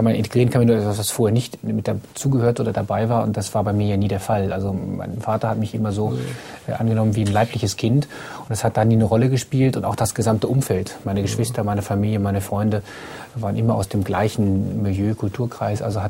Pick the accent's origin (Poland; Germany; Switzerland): Germany; Bückeburg, Lower Saxony; also born or lived in Hannover; Genau genommen komme ich aus Bückeburg.